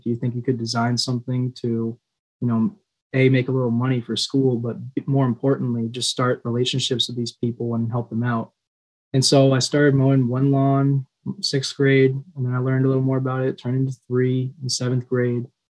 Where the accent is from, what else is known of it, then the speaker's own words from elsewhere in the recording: Maine, United States; I'm from Maine, and so I do a ton of hiking.